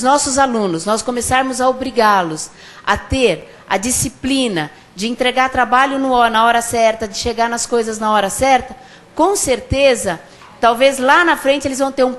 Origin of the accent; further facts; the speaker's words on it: São Paulo, Brazil; eu sou de São Paulo